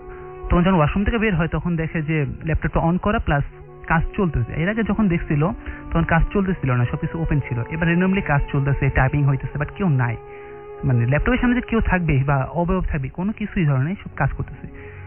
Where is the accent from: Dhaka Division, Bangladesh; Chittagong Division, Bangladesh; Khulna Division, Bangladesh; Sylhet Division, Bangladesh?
Dhaka Division, Bangladesh; Dhaka; মিরপুর থেকে এসেছি।